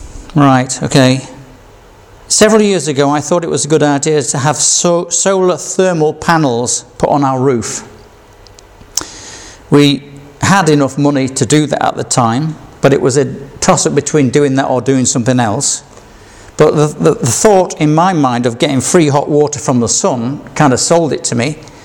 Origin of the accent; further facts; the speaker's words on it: Yorkshire and the Humber, United Kingdom; So I tend, as a Yorkshireman, never to win anything.